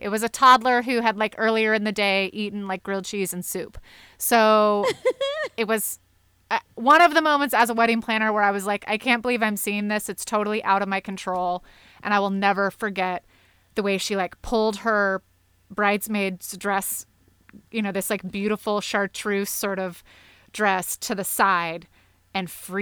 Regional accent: California, United States; now in Texas, United States; we're from the Bay Area, both of us. So we know, like, we see nipple at Starbucks. It's no big deal. Here in Texas, it's a totally different game.

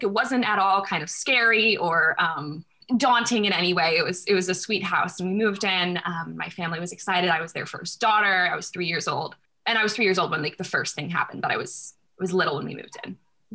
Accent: North Carolina, United States; also born or lived in St. Louis / Portland; now in New York, United States; I am. I'm in New York right now, but I'm from North Carolina.

